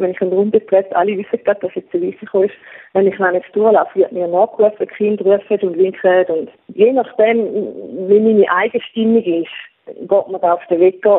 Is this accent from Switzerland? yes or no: yes; Switzerland; so wie bei uns in der Schweiz, da tut man eigentlich von den Eltern ein bisschen fernhalten.